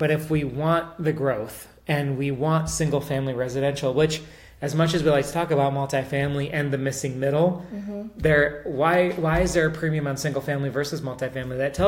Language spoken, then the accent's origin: English; New York, United States; I'm from the East Coast, right? So these small little towns have a lot of authority, and they are in your life. So yes, we don't have HOAs in upstate New York